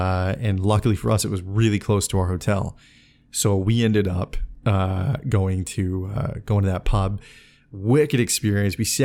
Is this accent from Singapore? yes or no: no; Canada; we're from Canada. We came from Canada to this bar because of the show How I Met Your Mother.